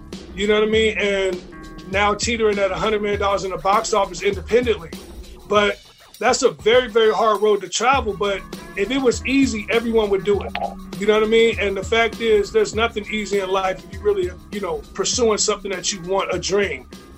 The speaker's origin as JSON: {"language": "English", "town": "Gary", "region": "Indiana", "country": "United States", "said": "I came from Gary, Indiana, so I already knew what the struggle was in life."}